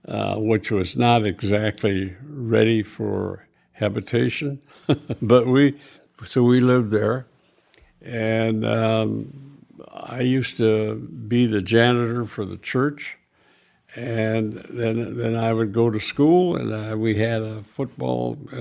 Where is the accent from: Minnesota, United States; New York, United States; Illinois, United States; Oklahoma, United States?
Minnesota, United States; Elmore; also born or lived in Ceylon; I grew up in Ceylon and then Elmore, Minnesota. These are small towns. I mean, really small, basically farm communities. And I went through high school in Elmore.